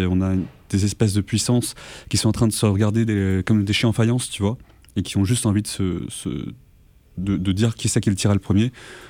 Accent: France; Et telle est la question aujourd'hui en tant que Français que je me pose

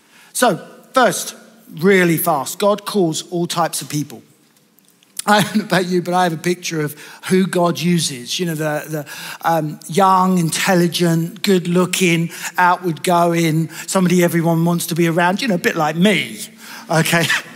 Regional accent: East of England, United Kingdom; the posh ones amongst you will say … I come from Essex

